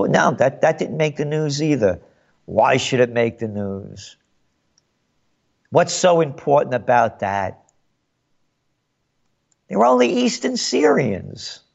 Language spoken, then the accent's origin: English; New York, United States; as a New Yorker, it's terribly worthless